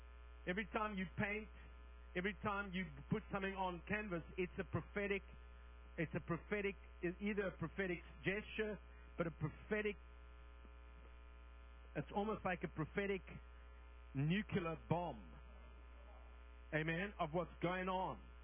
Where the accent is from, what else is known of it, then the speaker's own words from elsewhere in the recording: South Africa; born there; I was born in South Africa, so I'm an African-American.